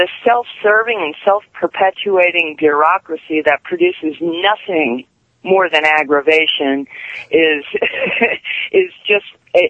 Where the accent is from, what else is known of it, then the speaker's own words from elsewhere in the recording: United States; I am an American, so much so that it hurts.